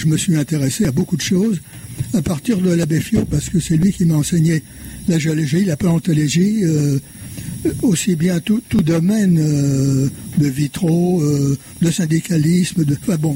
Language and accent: French; Paris, Île-de-France, France; moved away; je suis arrivé en 39, donc de Paris, et puis j'étais au collège technique à Tours